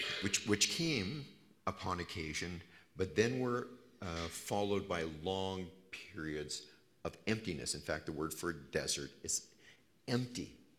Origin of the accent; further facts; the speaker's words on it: Manitoba, Canada; Or maybe I'm just from Manitoba.